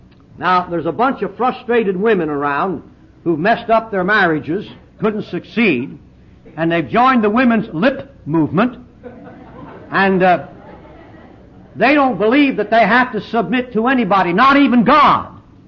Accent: Pennsylvania, United States; born there; I was born in Lancaster County, Pennsylvania, among the Amish Mennonite Dutch people.

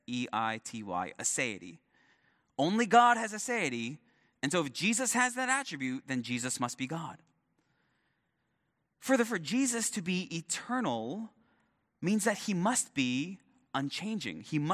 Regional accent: Queens, New York, United States; also born or lived in Manhattan; 1985, I was born. 1987, I went to nursery school. 1991, I moved from Manhattan to Queens.

